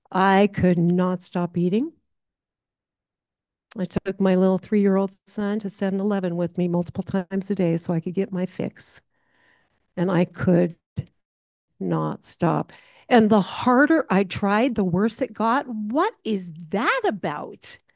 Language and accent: English; Montana, United States; I'm from Montana, born and raised, born and bred, you know, that's just kind of how I talk.